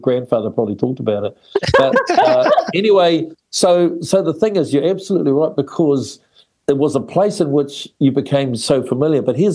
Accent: Auckland, New Zealand; And then I grew up in Ponsonby back in the day when, you know, there was the migration of Pacifica in there.

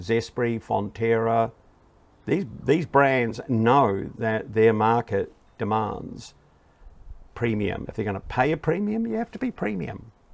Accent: New Zealand; So being a Kiwi with a product gets you into market.

